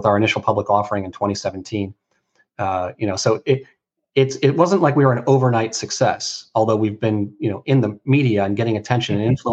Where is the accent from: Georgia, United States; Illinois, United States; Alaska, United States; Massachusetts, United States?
Illinois, United States; Chicago; partly because I'm from Chicago, being a Cubs fan